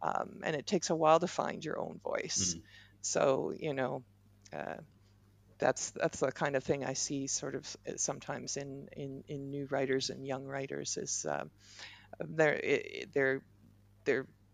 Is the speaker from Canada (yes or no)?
yes; Toronto, Ontario, Canada; born or raised there